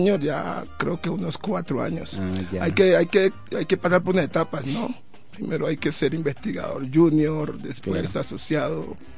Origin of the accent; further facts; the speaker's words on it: Buenaventura, Valle del Cauca, Colombia; also born or lived in Cali; now in Pasto, Colombia; yo soy de Buenaventura, viví mucho tiempo en Cali, ya tengo familiares, pero también tengo familiares en Tumaco.